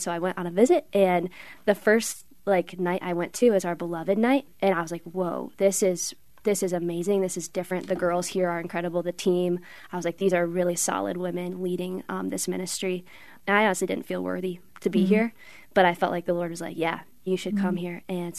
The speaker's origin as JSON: {"language": "English", "town": "St. Louis", "region": "Missouri", "country": "United States", "tie": "born or raised there", "lives_now": "Ann Arbor, United States", "said": "But I'm actually from St. Louis, Missouri. It's where I grew up most of my life."}